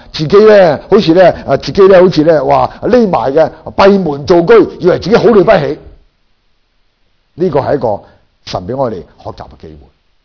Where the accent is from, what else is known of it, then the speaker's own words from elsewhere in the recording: Guangdong, China; 我哋广东人讲就话咩啊？